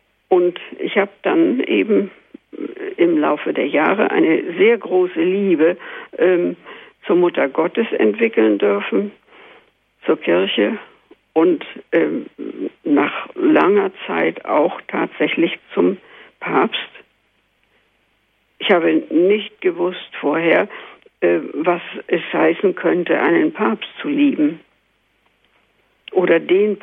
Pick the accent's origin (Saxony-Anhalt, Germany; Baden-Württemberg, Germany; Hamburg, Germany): Hamburg, Germany; ich stamme ja aus Hamburg und war damals auf dem Lande evakuiert